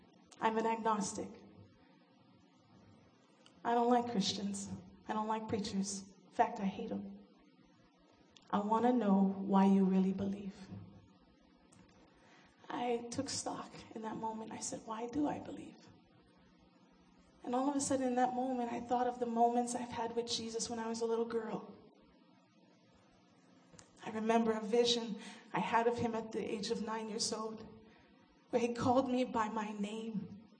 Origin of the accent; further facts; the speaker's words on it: Hilo, Hawaii, United States; I'm from Hawaii. I'm from Hilo, Hawaii. Back in Hawaii, we have a saying